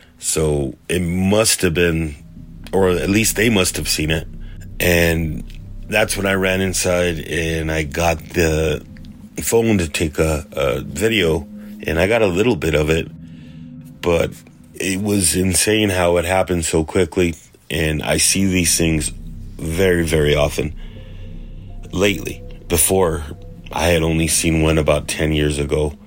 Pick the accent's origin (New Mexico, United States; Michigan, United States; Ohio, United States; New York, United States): New Mexico, United States; I'm from New Mexico. I live on the reservation about 23 miles northeast of Los Alamos.